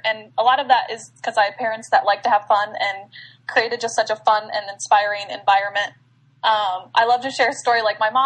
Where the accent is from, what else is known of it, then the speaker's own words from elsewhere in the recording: Tucson, Arizona, United States; I grew up in Tucson, Arizona in the desert. I grew up in a very creative and fun family, mom, dad, and there's five of us.